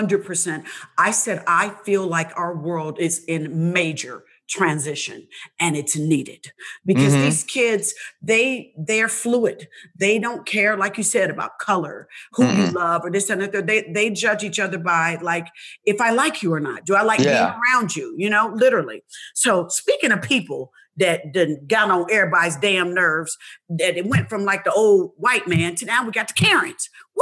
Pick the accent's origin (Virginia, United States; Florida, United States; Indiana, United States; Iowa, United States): Indiana, United States; Indianapolis; No, I'm from Indianapolis, Indiana, right next to the Lou. But I'm Midwest.